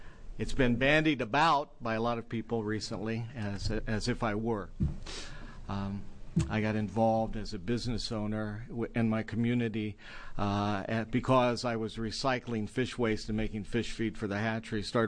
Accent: Astoria, Oregon, United States; I'm from Astoria, Oregon. As a lifelong fisherman and hunter, you know, I really feel blessed to live in Oregon.

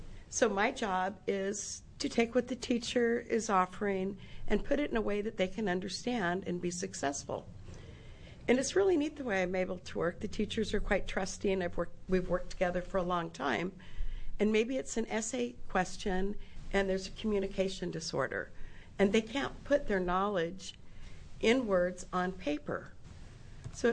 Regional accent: Prineville, Oregon, United States; I'm from Prineville.

